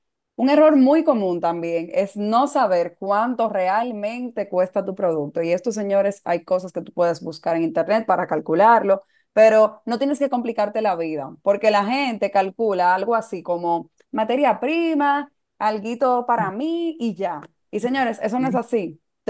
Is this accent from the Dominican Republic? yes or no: yes; Dominican Republic; como dominicano al fin, latinos, en joseo 24/7